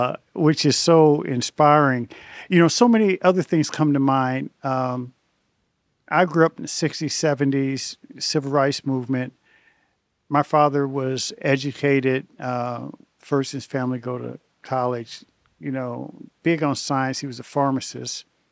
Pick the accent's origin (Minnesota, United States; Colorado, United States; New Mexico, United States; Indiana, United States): Indiana, United States; Indianapolis; I grew up in Indianapolis.